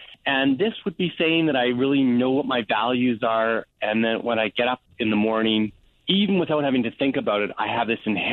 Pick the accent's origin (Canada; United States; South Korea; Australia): Canada; I'm a Canadian